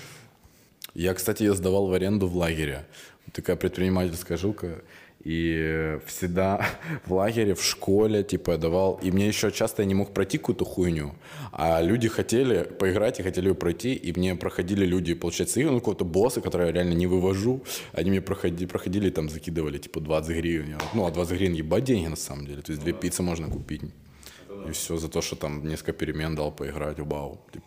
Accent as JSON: {"language": "Russian", "country": "Ukraine", "tie": "born there", "said": "я рад искренне, что я родился в Украине"}